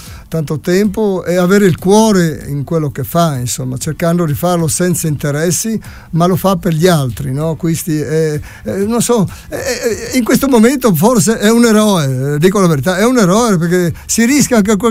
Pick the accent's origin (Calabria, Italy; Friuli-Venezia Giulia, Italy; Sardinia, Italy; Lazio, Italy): Friuli-Venezia Giulia, Italy; Lauco; also born or lived in Vinaio; Io vengo proprio da Lauco e sono originario di Vinaio. E a Vinaio eravamo in 800 abitanti